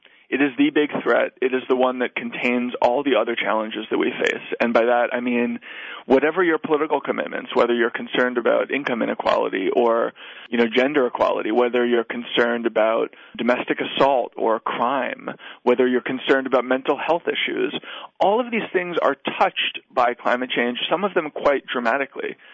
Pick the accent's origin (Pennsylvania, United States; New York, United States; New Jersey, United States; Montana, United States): New York, United States; New York City; I used to think as a New Yorker, as a lifelong urbanite, that I lived outside of nature